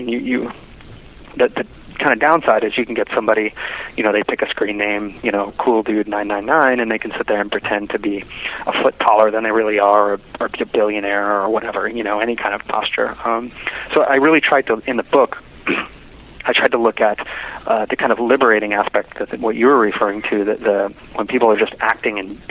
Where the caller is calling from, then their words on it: New York City, New York, United States; I'm in Midtown Manhattan.